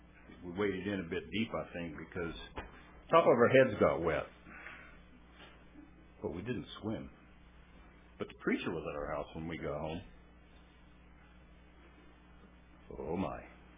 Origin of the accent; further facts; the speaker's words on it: California, United States; I was born in the Motherlode country here in California, and lived in a house that was built by the 49ers during the gold rush.